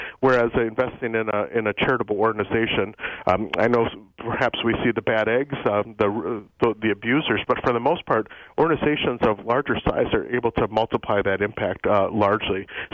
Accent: Minneapolis, Minnesota, United States; also born or lived in Wisconsin; I am indeed. I hail from Minneapolis, and I even lived in western Wisconsin for a good stretch north of Hudson.

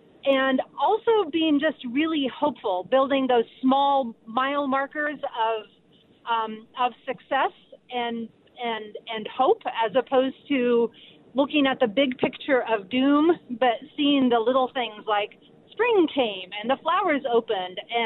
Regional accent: Lebanon; I grew up in Lebanon, in the country of Lebanon, during the Civil War there. My family lived there from 1976 to 1983.

